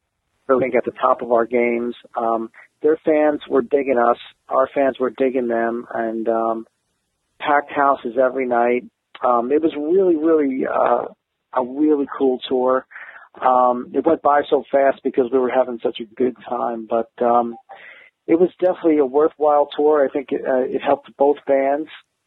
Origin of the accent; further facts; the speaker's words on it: New Jersey, United States; We're both from New Jersey